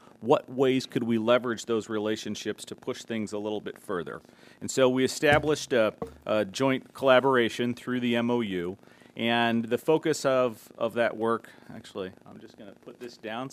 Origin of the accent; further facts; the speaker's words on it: Midwest, United States; I'm a Midwesterner, so try to keep it as informal as possible.